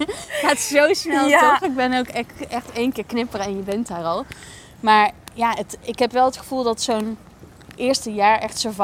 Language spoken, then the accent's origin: Dutch; Eindhoven, North Brabant, Netherlands; accent: Brabant; Nee, in Eindhoven wel. Niet in het centrum. In gewoon zo'n hele fijne, gezellige woonwijk met allemaal kinderen. Echt zo super fijne plek om op te groeien.